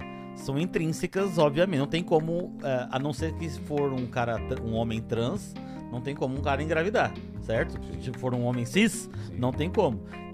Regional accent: São Paulo, Brazil; moved away; Porque eu não sou daqui, eu sou de São Paulo. Quando eu vim pra cá, de 14 pra 15

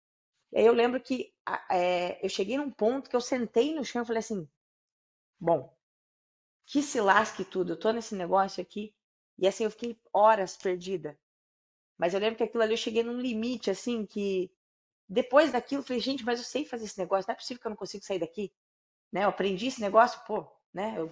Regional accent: Brazil; nós, como brasileiros, eu sinto que quando a gente vai para fora, a gente traz muita alegria.

